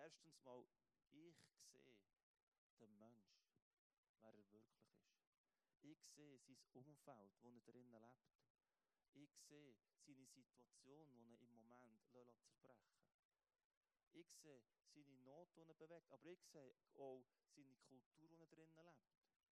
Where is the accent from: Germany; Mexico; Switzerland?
Switzerland; Bern; now in Aargau, Switzerland; Ich bin Berner, es hat mich viel gekostet, meine Berner Schilder abzugeben und Aargauer Schilder zu montieren.